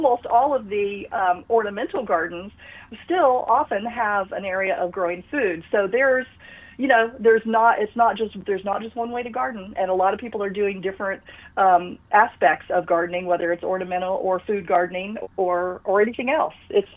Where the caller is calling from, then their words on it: Austin, Texas, United States; I'm calling from Austin. That's where I live.